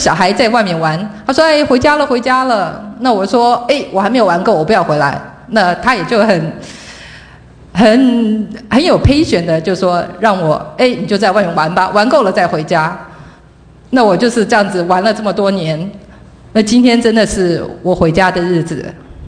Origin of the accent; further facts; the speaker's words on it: Taiwan; moved away as an adult; now in United States; 因为我从来也没想到说我会从台湾来到美国。